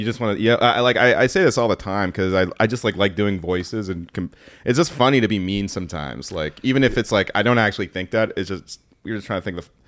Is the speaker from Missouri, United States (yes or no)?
no; San Francisco, California, United States; my mom has a lot of like offensive older gay friends because I grew up in San Francisco